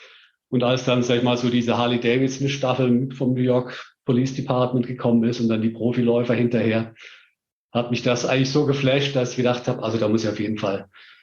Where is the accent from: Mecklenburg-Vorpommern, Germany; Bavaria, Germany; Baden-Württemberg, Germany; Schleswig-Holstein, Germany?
Baden-Württemberg, Germany; Heidelberg; Also in meiner Jugend in Heidelberg